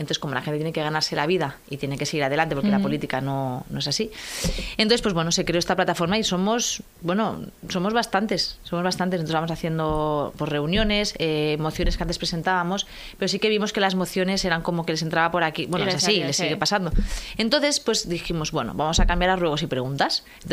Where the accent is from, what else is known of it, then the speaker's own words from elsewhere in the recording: Tarragona, Catalonia, Spain; yo soy de Tarragona. Que Tarragona pertenece a Cataluña, soy catalana, y que Cataluña pertenece a España, que también soy española